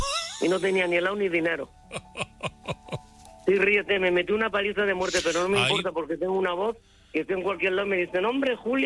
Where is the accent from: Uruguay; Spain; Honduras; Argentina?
Spain; Mondéjar, Castilla-La Mancha; now in Málaga, Spain; Yo soy de Mondéjar, provincia de Guadalajara, pero llevo en Málaga 50 años.